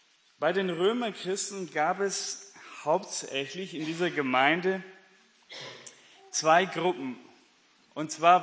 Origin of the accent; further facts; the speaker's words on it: Bavaria, Germany; born there; Also ich bin in Bayern geboren